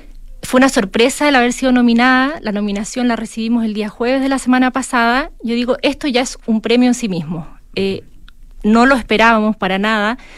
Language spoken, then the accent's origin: Spanish; La Serena, Coquimbo, Chile; Porque yo soy oriunda de La Serena y me interesaba hacer rescate editorial.